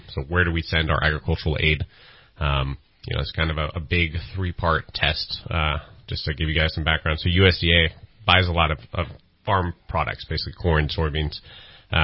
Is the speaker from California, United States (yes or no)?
yes; Sacramento, California, United States; born there; now in Chico, United States; My background, I was born in Sacramento. I live in Chico now.